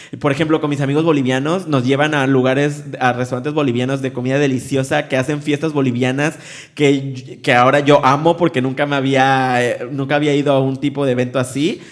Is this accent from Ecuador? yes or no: no; Veracruz, Mexico; accent: Mexican, jarocho; para mí mi acento mexicano y jarocho, que ahorita no fluye mucho